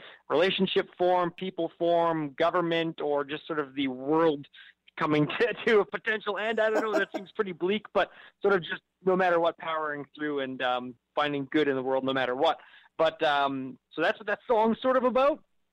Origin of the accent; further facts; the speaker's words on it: Canada; as Canadian musicians, like 8 months of the year, you are slogging through terrible weather conditions for the most part.